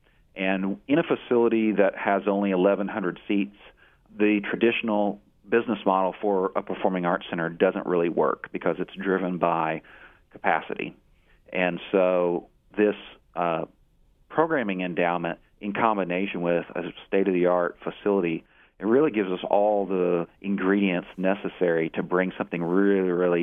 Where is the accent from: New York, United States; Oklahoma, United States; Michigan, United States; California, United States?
Oklahoma, United States; but I'm originally from Oklahoma.